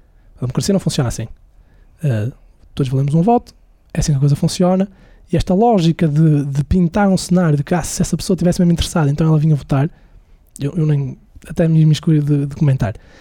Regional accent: Braga, Portugal; Eu sou de Braga, eu não conheço outro.

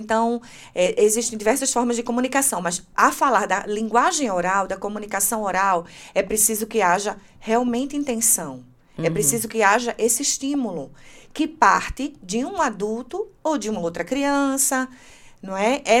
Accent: Brazil; no nosso entendimento enquanto brasileiros nós não pensávamos que a escola assumiria

